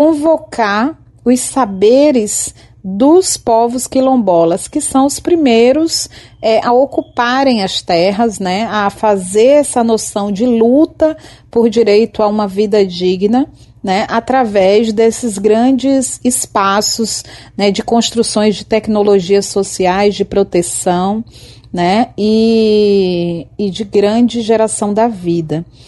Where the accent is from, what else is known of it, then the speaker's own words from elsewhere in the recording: Itaberaba, Bahia, Brazil; born there; now in Campinas, Brazil; É o território onde eu nasci, Itaberaba, na Bahia